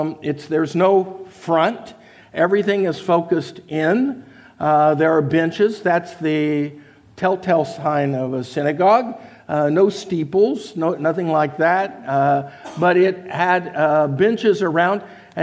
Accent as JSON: {"language": "English", "town": "Tulsa", "region": "Oklahoma", "country": "United States", "tie": "born or raised there", "said": "I could get some understanding, some perspectives that I might not be able to get growing up in Tulsa, Oklahoma."}